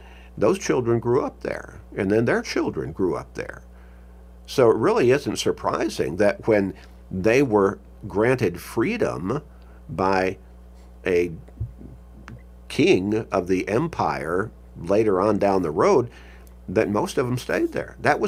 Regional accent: Chicago, Illinois, United States; moved away; Okay, I grew up in Chicago. I left there decades ago. I don't consider that home.

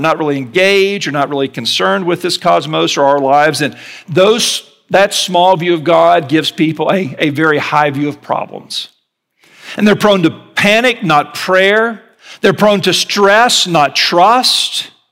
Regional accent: the South, United States; Look, I'm from the South, okay? Southerners have perfected the art of the inauthentic invitation.

